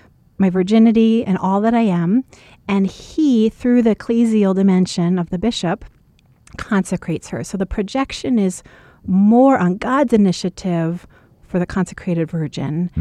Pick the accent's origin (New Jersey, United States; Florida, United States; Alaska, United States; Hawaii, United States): Hawaii, United States; And as I mentioned, I'm from Hawaii, born and raised.